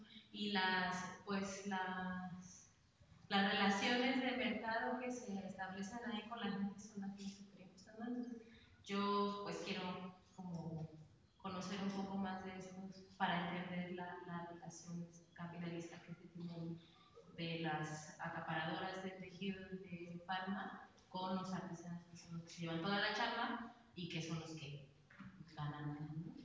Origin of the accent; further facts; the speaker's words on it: Michoacán, Mexico; Yo soy bióloga también de Michoacán